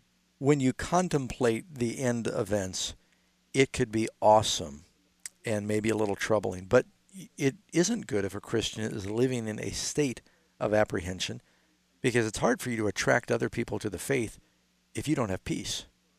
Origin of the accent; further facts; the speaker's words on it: New York City, New York, United States; And I grew up in New York City during the heroin era